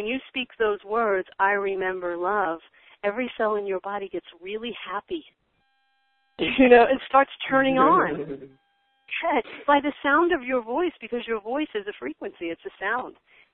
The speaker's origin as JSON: {"language": "English", "town": "Long Island", "region": "New York", "country": "United States", "said": "I'm from Long Island"}